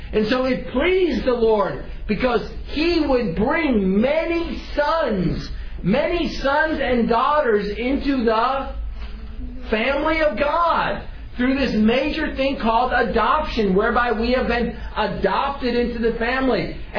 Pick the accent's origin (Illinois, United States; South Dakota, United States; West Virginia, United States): West Virginia, United States; Growing up in West Virginia, we just burned our own trash. We had 55-gallon barrels out behind the house.